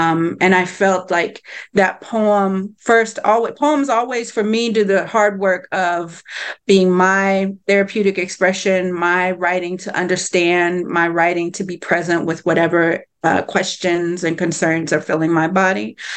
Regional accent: Texas, United States; also born or lived in East St. Louis, Illinois; I'm also native from Illinois. I was born in East St. Louis. We moved to Texas when I was very young in 81. So I was raised here, but my family, my people are from there.

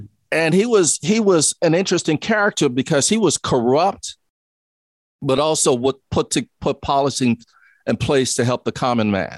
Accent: Louisiana, United States; And I'm from Louisiana.

